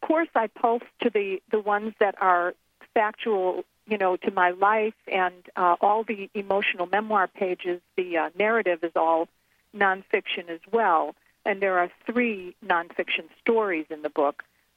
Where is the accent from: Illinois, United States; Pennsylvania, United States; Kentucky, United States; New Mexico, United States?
Illinois, United States; Chicago; Well, Mr. Belmont, you know, because I'm from Chicago